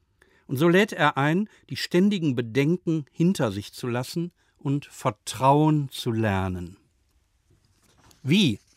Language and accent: German; Germany; Aber ich bin halt ein Deutscher.